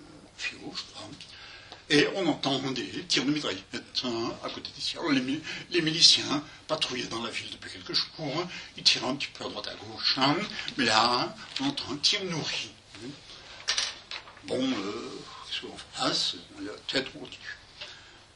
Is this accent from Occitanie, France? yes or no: no; Auvergne-Rhône-Alpes, France; je suis originaire de Arban, à côté de Lyon